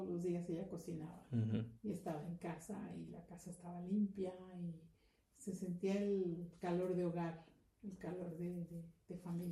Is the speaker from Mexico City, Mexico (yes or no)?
yes; Mexico City, Mexico; also born or lived in Hidalgo, Mexico; Yo soy de México. Nací en Hidalgo, pero crecí en la Ciudad de México.